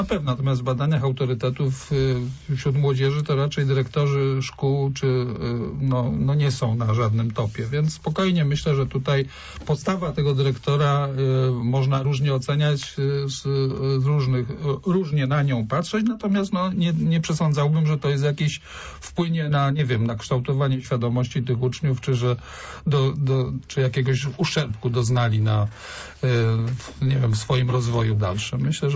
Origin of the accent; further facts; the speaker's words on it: Poznań, Greater Poland Voivodeship, Poland; jako poznaniak